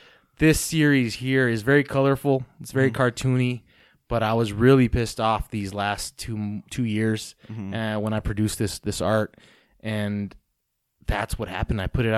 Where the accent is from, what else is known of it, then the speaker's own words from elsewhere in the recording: El Paso, Texas, United States; So, look at El Paso, man. It's just a special place. And, you know, growing up, I was watching anime from Juarez